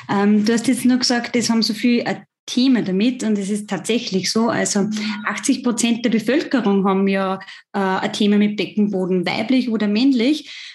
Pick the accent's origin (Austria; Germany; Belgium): Austria; Lower Austria; Vielleicht merkt man es auch an der Sprache oder an meiner Mundart. Ich bin aus Österreich, ich bin aus Niederösterreich